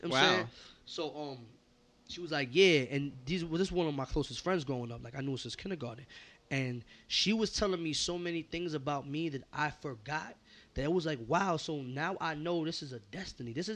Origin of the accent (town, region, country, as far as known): New York, United States; born or raised there